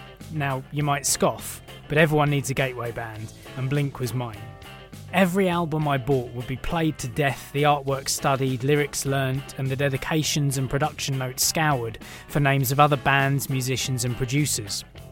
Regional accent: United Kingdom; Now, because I'm British

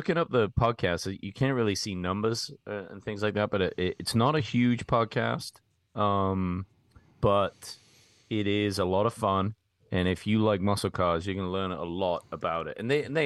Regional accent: England, United Kingdom; I mean, being English, you know, mostly our cars suck.

